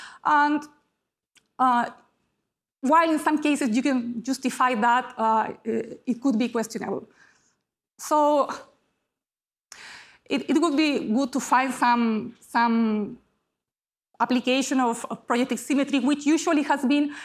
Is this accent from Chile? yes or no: yes; Chile; English is a second language; I am from Chile originally, and then I've been there for 6 years, where I am an associate professor.